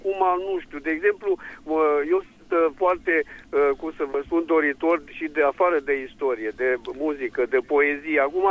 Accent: Onești, Bacău County, Romania; sunt din Onești.

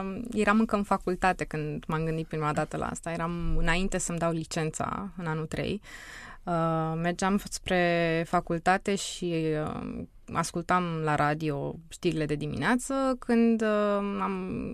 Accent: Romania; moved away as an adult; also born or lived in England; Din România, da. Apoi am plecat din România, am ajuns în Anglia la master.

